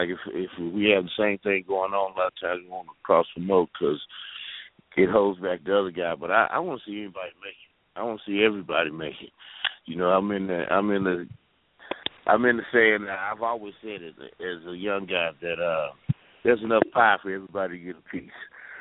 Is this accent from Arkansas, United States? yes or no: yes; Little Rock, Arkansas, United States; now in Fayetteville, United States; Right now, I'm in Fayetteville, Arkansas, but I'm from Little Rock.